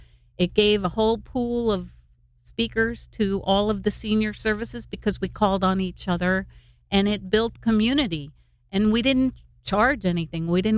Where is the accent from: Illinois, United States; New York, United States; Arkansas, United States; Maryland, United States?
New York, United States; moved away as an adult; also born or lived in New Jersey; now in California, United States; Yeah, I'm from New York. I did my teens in New Jersey, and then I moved across country to get out of the nest when I was 21.